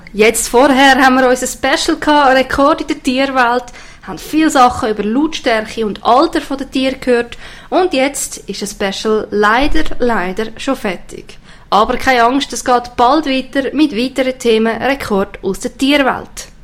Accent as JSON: {"language": "German", "region": "Zurich", "country": "Switzerland", "said": "Ich muss sagen, ich bin aus Zürich, bei uns ist das nicht so verbreitet."}